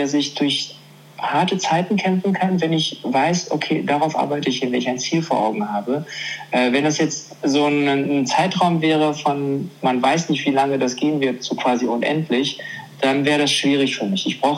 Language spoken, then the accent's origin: German; Germany; Sondern ich bin schon sehr deutsch. Ich bin Deutscher einfach.